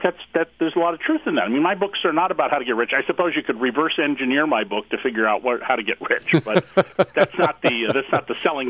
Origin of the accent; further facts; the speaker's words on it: California, United States; So I grew up mostly down near Santa Cruz.